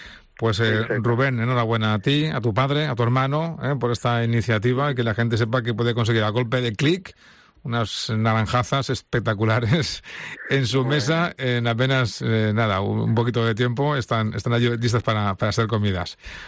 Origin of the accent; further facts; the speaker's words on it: Valencia, Valencian Community, Spain; la gente que somos de aquí de Valencia, a veces nos cuesta identificar aquellas naranjas que nos comíamos cuando éramos pequeños